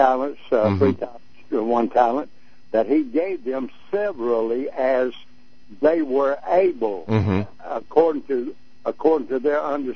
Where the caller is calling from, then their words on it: Fairmont City, Illinois, United States; Fairmont City, Illinois.